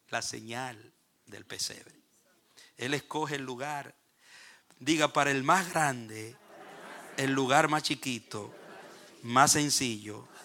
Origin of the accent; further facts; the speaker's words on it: Juan de Herrera, San Juan, Dominican Republic; born there; Sino que nací en Juan de Herrera, San Juan de la Maguana, en un campo que ni en el mapa de la República se ve.